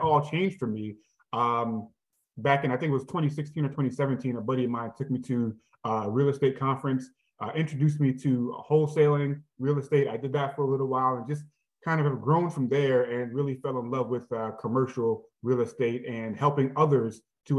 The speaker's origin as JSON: {"language": "English", "region": "New York", "country": "United States", "tie": "born or raised there", "said": "I'm actually from Hollis, Queens, New York. Grew up right off of Hollis Avenue."}